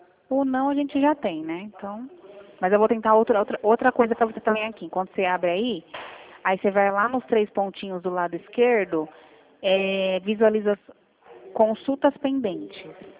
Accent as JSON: {"language": "Portuguese", "town": "Mogi Guaçu", "region": "São Paulo", "country": "Brazil", "said": "Isso, na verdade, sou aqui do Mogi Guaçu"}